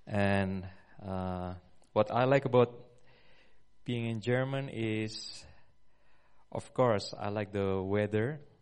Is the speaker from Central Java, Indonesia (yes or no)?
yes; Semarang, Central Java, Indonesia; my hometown is, this is Central Java. This is Java Island, and I live in Central Java in Semarang, the capital city of Central Java.